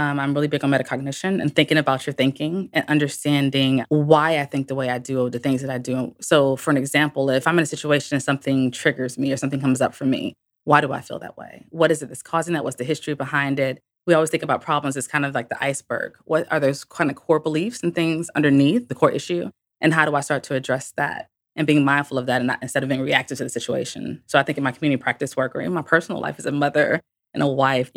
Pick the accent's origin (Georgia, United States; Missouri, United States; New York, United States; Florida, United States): Florida, United States; St. Petersburg; I was born and raised in St. Pete. I've been gone for 20 years, and I brought my family back here about a year and a half ago.